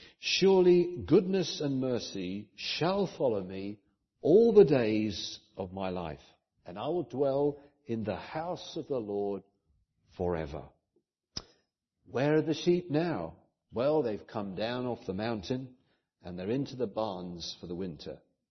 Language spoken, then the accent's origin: English; United Kingdom; We're all from different countries. I'm from Britain.